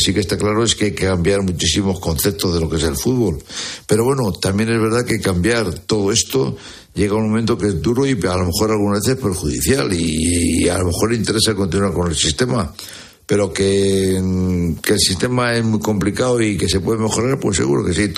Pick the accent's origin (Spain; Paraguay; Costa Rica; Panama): Spain; y sobre todo soy español